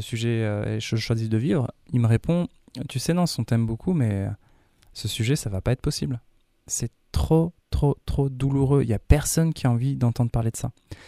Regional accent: Grenoble, Auvergne-Rhône-Alpes, France; Alors moi, je suis originaire de Grenoble.

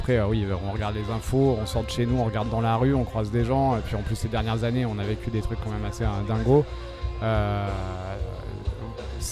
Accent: Valence, Auvergne-Rhône-Alpes, France; Je viens de Valence.

